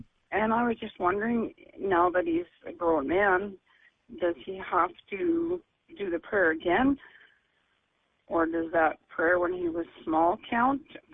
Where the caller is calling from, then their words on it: St. Albert, Alberta, Canada; I'm calling from St. Albert, Alberta, Canada.